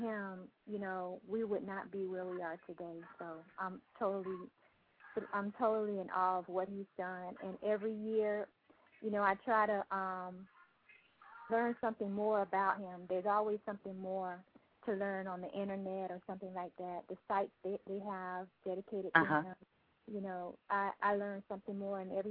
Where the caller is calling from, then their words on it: Miami, Florida, United States; I'm calling from Miami, Florida.